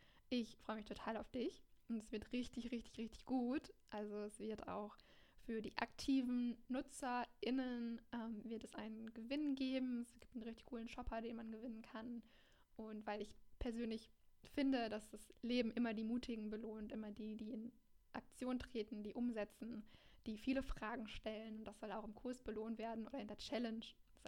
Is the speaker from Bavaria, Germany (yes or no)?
no; Düsseldorf, North Rhine-Westphalia, Germany; Ich komme aus Düsseldorf